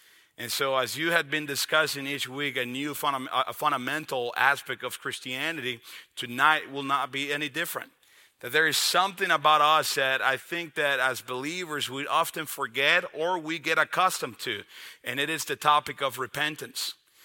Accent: Dominican Republic; I grew up in the Dominican Republic, so as you could imagine, baseball is the everything.

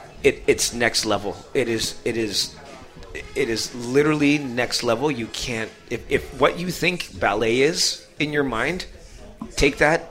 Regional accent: Langford, British Columbia, Canada; I grew up in Langford.

